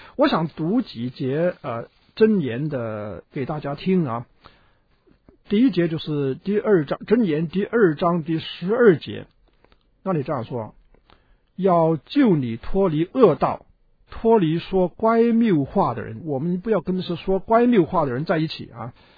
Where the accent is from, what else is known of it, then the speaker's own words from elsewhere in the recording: China; 我们中国人很多时候讲话不敢直接讲，就讲得很婉转的